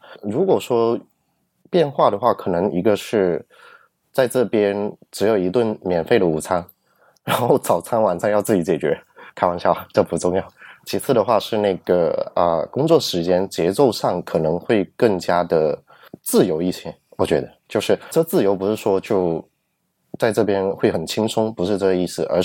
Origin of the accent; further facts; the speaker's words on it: Shanwei, Guangdong, China; accent: Chaoshan; 我是来自广东汕尾潮汕地区，应该很多同学听我口音能听出来啊。